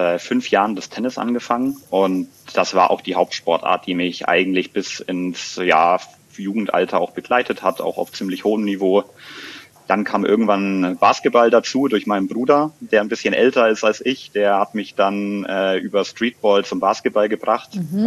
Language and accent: German; Bayreuth, Bavaria, Germany; born there; now in Munich, Germany; bin 36 Jahre alt, gebürtig aus Bayreuth im schönen Oberfranken. Auch näher bekannt als die Geburtsstadt von Anne Haug, und lebe seit 2010 in München